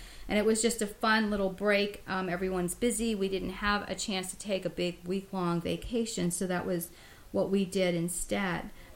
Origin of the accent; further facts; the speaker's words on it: New York, United States; born there; now in Florida, United States; Yes, you know, us southern people have to go see the leaves falling, although I was born in New York.